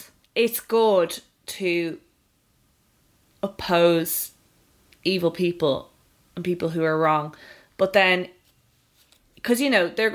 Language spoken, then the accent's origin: English; Ireland; And as Irish people, that's not something you and I are going to fully understand.